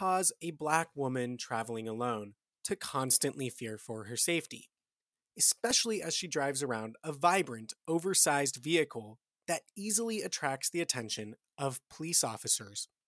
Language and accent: English; Los Angeles, California, United States; I'm from Los Angeles, where relations with police run ice cold.